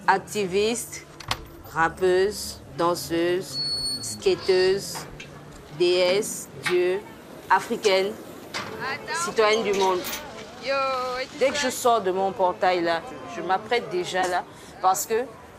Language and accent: French; Gabon; now in Ghana; je vis au Ghana, je suis gabonaise. J'ai bientôt 30 ans